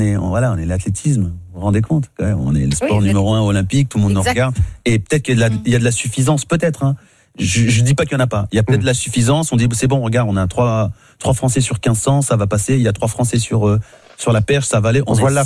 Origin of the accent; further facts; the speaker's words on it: France; On est français, on sait faire, c'est bon, ça va aller.